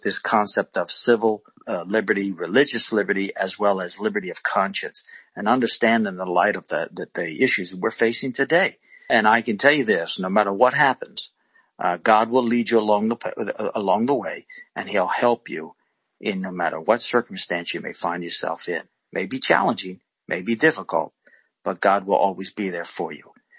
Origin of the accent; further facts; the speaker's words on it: United States; I actually, I'm an American and I love my country.